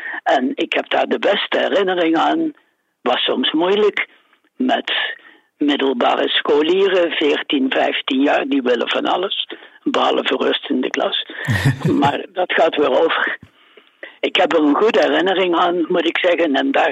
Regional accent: Eindhoven, North Brabant, Netherlands; born there; ik ben iemand uit Nederland, om meer precies te zijn. Geboren in Eindhoven, grote stad in het zuiden.

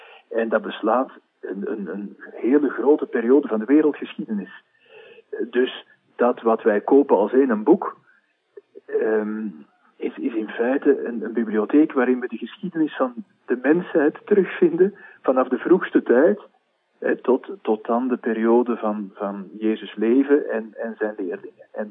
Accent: Antwerp, Flanders, Belgium; ik kom uit Antwerpen, dat is voor ons heel belangrijk.

